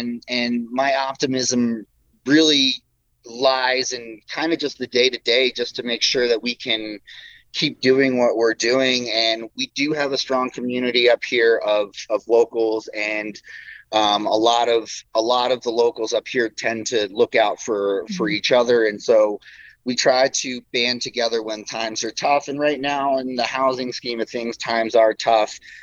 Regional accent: New York, United States; also born or lived in New Jersey; I'm a New Yorker, so I'm from New Jersey and New York.

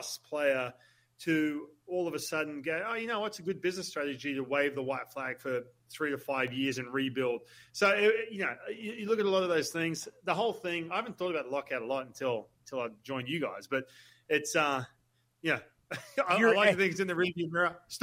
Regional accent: Australia; look, I'm Australian, right? So I go back to Australia

